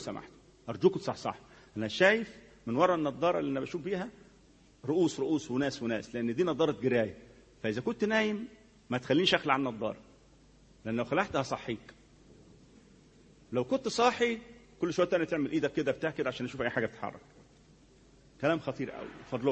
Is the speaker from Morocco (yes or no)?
no; Egypt; عندنا في مصر، الأرقام دي تعمل تعداد حقيقي لهذا الشعب